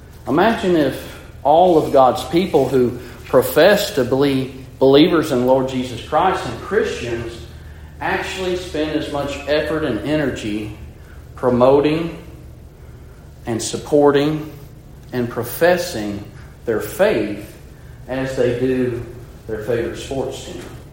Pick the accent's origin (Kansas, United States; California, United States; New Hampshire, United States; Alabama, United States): Alabama, United States; I'm a Braves fan. I'm from Alabama primarily, originally. And I think all of us from the South are Braves fans. It's just how we grew up.